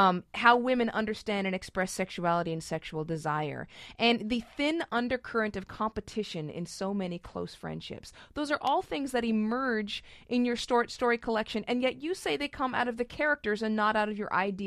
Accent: United States; I can't read this as an American, you know, 40-year-old woman.

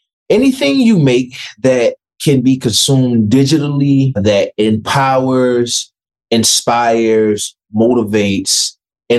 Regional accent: Washington, District of Columbia, United States; I grew up in Washington, D.C. I grew up in a very poor, crime-riddled, violence-riddled neighborhood, drug-infested, the whole nine.

